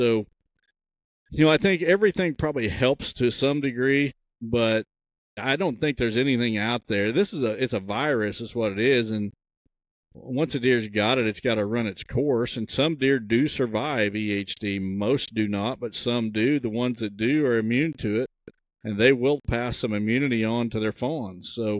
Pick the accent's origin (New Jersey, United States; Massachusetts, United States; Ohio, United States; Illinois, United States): Illinois, United States; if it was legal in my home state of Illinois, I would be doing everything I could.